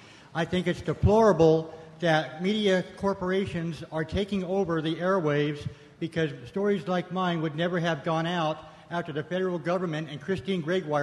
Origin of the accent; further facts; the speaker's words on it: Colfax, Washington, United States; I'm from Colfax, Washington. I am proud to be a disc jockey at KRFP Radio in Moscow.